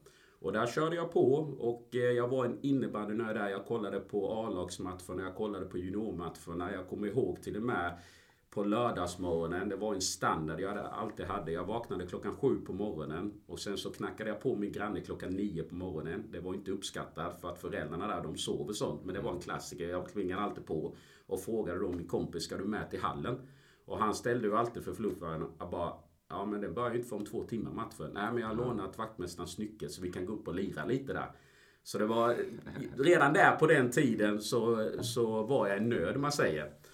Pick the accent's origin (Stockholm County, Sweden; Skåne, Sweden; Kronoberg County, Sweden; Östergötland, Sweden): Kronoberg County, Sweden; Ingelstad; also born or lived in Colombia; Jag är en smålänning kan man väl säga. Jag kommer från Ingelstad, en liten by utanför Växjö, 2 mil. Om jag ska börja från början rejält så är jag ju från Colombia, jag är adopterad. Jag kom hit till Sverige när jag var 5 år.